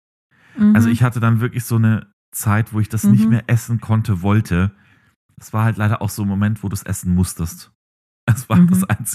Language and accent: German; Bavaria, Germany; nee, das isst man bei uns in Bayern.